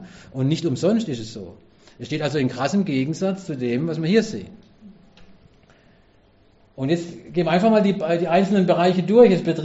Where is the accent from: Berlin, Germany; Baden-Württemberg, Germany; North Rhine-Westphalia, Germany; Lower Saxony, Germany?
Baden-Württemberg, Germany; Karlsruhe; Ich komme aus Karlsruhe, da steht ja eine mitten auf dem Marktplatz.